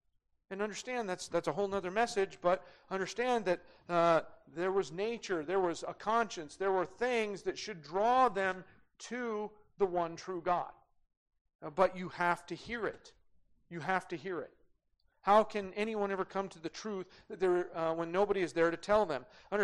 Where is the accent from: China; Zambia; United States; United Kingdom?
United States; Great Falls, Montana; I grew up in Great Falls, Montana.